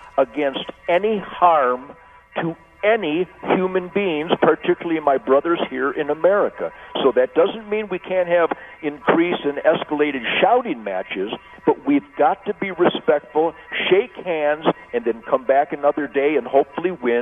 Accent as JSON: {"language": "English", "town": "Detroit", "region": "Michigan", "country": "United States", "tie": "born there", "said": "I was born in Detroit in 1948, and I was there in the heat and the fire of the 67 riots"}